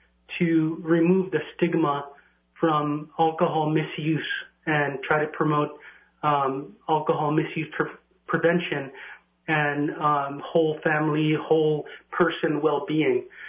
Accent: Neposkiak, United States; But growing up in this community, in this area, I grew up in Neposkiak, and my first exposure to alcohol was alcohol misuse.

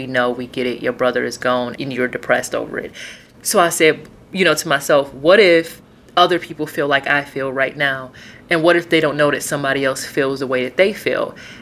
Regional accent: Detroit, Michigan, United States; one, I'm from Detroit, and I feel like community is important.

